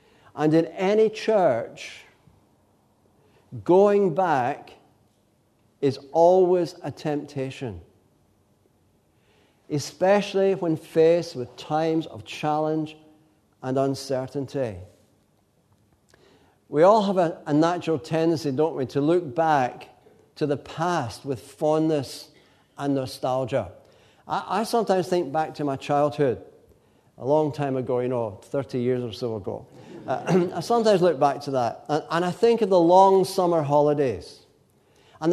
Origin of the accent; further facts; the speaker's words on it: Glasgow, Scotland, United Kingdom; But I was brought up in Glasgow.